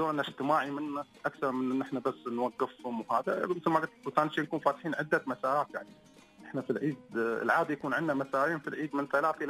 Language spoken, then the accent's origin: Arabic; Dubai, United Arab Emirates; لأن احنا ندعم السياحة عندنا في دبي.